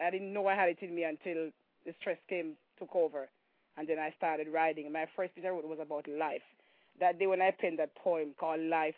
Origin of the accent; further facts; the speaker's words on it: Saint Mary Parish, Jamaica; also born or lived in Kingston; I was born in Kingston, Jamaica, of course, and I grew up in St. Mary.